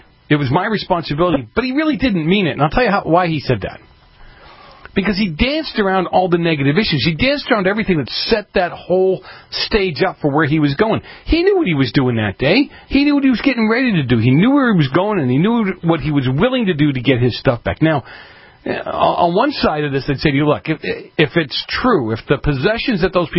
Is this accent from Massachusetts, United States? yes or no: yes; Boston, Massachusetts, United States; I grew up in Boston, and my joke has always been the Patriots couldn't win if the other team didn't show up, right?